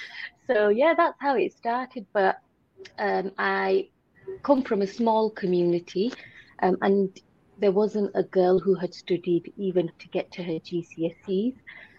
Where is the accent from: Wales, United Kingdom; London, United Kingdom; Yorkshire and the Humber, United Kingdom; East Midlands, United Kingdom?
Yorkshire and the Humber, United Kingdom; Bradford; I grew up in Bradford and I'm a local GP.